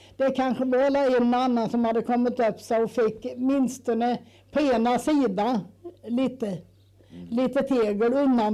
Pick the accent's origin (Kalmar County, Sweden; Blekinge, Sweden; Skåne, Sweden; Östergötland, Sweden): Östergötland, Sweden; Omberg; Alltså är du från mösen? Så säger nej, jag är från Omberg